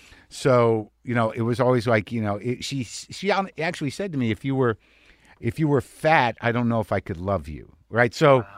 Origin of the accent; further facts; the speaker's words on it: New Mexico, United States; No, I grew up in New Mexico. My family's from Jersey.